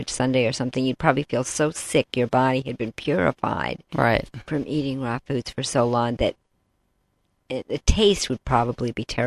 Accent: Boston, Massachusetts, United States; I grew up in the Boston area

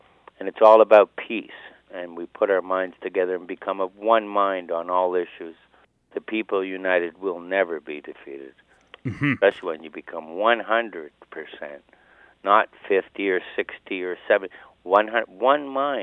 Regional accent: Toronto, Ontario, Canada; I grew up in Toronto on the banks of the Humber

